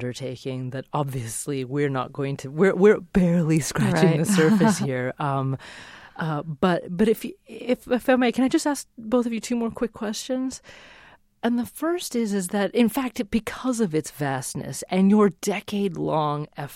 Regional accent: United States; not as a journalist, but just as an American.

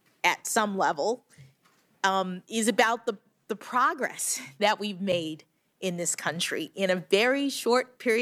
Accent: Florida, United States; And I then was born in 1970, and the contrast between my reality growing up in Florida and my parents' reality growing up in Florida, like night and day

